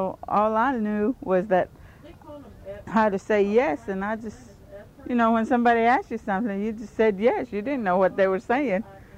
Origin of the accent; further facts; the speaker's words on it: Copeland, Florida, United States; Well, I was born here in Collier County.